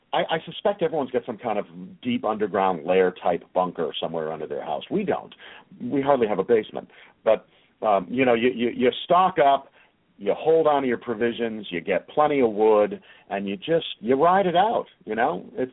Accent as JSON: {"language": "English", "town": "Newton", "region": "Massachusetts", "country": "United States", "tie": "born or raised there", "said": "I'm from Massachusetts. I grew up in the Boston area."}